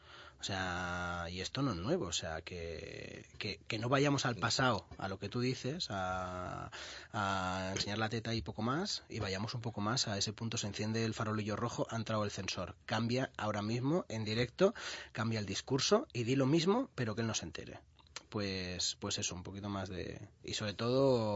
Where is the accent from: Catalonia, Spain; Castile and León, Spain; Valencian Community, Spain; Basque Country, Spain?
Catalonia, Spain; now in Madrid, Spain; siendo catalán y viviendo en Madrid, sintiéndose, yo sintiéndome muy parte de Cataluña, muy orgulloso de ser catalán y y también muy, muy, muy, muy feliz de formar parte del conjunto de España.